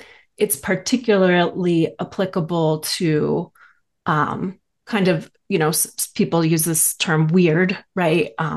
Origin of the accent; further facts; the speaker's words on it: Maine, United States; I grew up in Maine and then went to Oberlin College